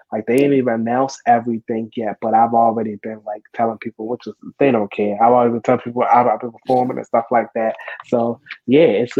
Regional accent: Baltimore, Maryland, United States; it's in my neighborhood, Cherry Hill. I grew up in Cherry Hill Projects

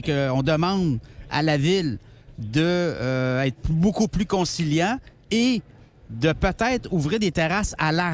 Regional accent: Quebec City, Quebec, Canada; Moi, je viens de Québec, là.

